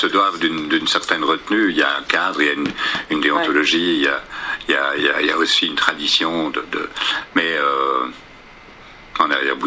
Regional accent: Flanders, Belgium; Et donc, je suis flamand d'origine

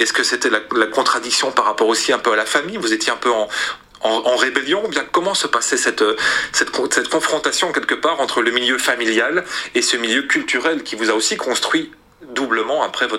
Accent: Belgium; chez nous, en Belgique

